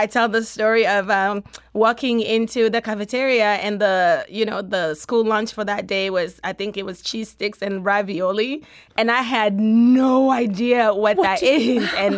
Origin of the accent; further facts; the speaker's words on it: St. Louis, Missouri, United States; also born or lived in Togo; So I grew up in St. Louis.